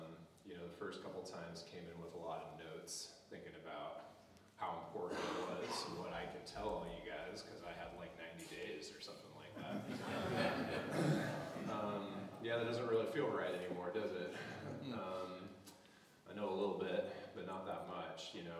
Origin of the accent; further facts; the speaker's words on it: Portland, Oregon, United States; Through high school, I grew up in Portland in the 90s, right?